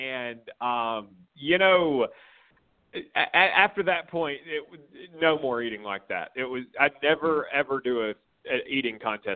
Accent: Corner, Alabama, United States; I grew up in Corner, Alabama. And if you don't know where that is, you never will, because it's in the middle of nowhere.

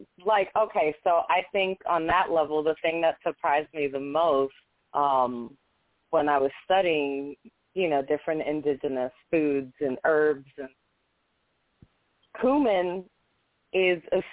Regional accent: New England, United States; Well, you know, I grew up in New England, and the soil there

